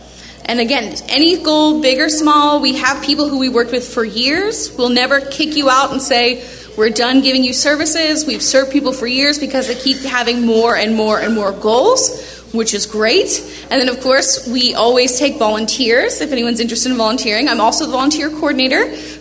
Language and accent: English; Ohio, United States; now in Indiana, United States; I'm actually from Ohio. That is my home state. I'm not a Hoosier by birth.